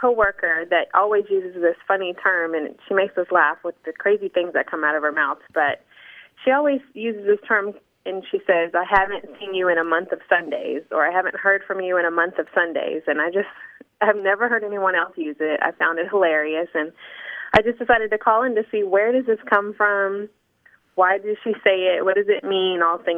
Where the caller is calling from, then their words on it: Dallas, Texas, United States; I'm calling from Dallas, Texas.